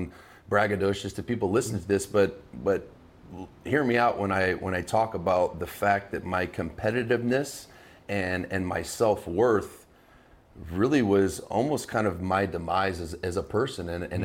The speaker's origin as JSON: {"language": "English", "town": "Baton Rouge", "region": "Louisiana", "country": "United States", "tie": "born or raised there", "also_born_or_lived": "Indiana", "said": "But I was born in Indiana. And age two, moved down to Baton Rouge, Louisiana, and literally was like thrust into African-American sports"}